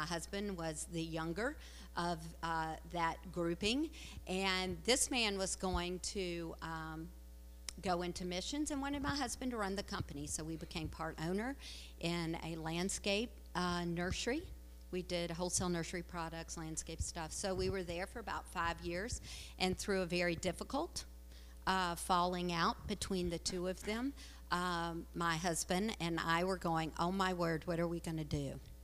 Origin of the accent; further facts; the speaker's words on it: Southern United States, United States; I am from the South. You will hear it in my voice. I do say y'all.